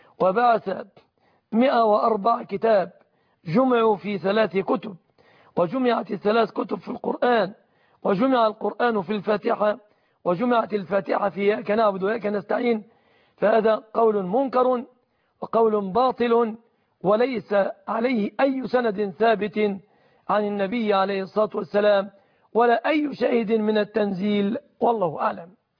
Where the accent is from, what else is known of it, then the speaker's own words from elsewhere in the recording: Egypt; بلادنا مصر